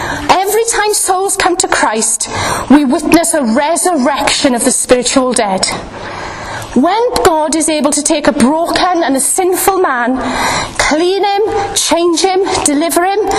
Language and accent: English; Wales, United Kingdom; accent: Welsh; My daughter tells me off when I'm too Welsh.